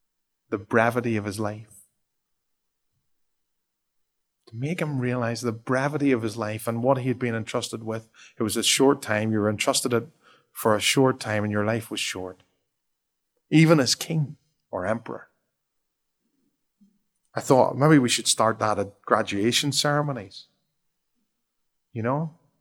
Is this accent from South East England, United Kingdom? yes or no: no; Northern Ireland, United Kingdom; when I grew up in Northern Ireland